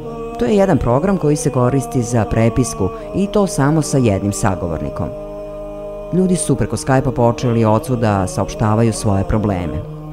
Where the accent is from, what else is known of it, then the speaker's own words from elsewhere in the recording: Bjelovar, Bjelovar-Bilogora County, Croatia; Ja dolazim iz Bjelovara, grada koji se nalazi u blizini manastira Lepavine.